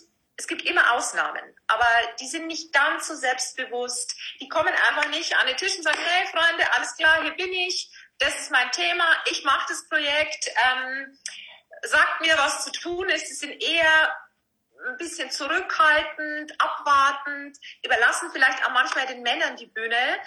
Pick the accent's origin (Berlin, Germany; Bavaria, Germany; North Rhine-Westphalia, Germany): Bavaria, Germany; Vilshofen; accent: Lower Bavarian; now in Munich, Germany; ich bin ein niederbayerisches Plänzchen, was man bestimmt an meinem rollenden R gut hören kann. Ja. Ich bin aus Vilsbofen ursprünglich. Und habe in Passau studiert und bin dann recht schnell nach München gegangen